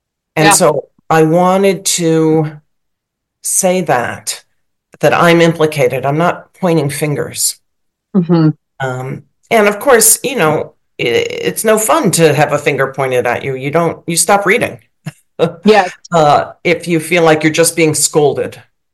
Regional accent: United States; as a white woman growing up in America, now I'm 61

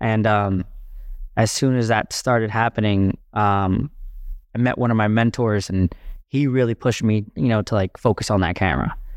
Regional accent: Santa Monica, California, United States; For me, growing up in Santa Monica, it was a melting pot of so many mm-hmm. different people and races and, you know, even financial classes.

